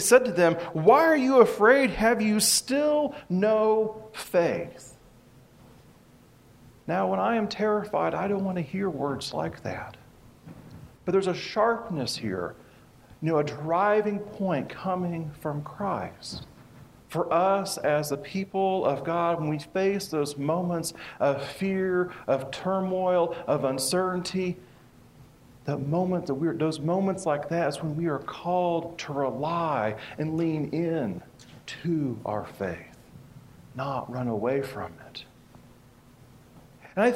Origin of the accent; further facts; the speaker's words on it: Kansas, United States; Especially where I grew up in Kansas, spring storms, you know, starting about late March, April, into May, especially in April there, was just a common part of the evening, of nighttime even.